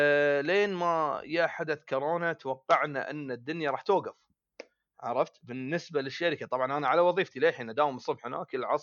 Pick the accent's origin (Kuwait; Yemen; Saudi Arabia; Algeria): Kuwait; إحنا عندنا بالكويت شيء اسمه كينت،